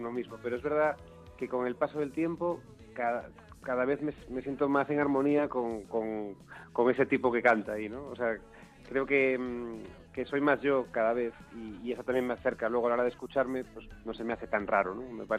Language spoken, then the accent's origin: Spanish; Galicia, Spain; now in Madrid, Spain; Yo, además, como gallego que vive en Madrid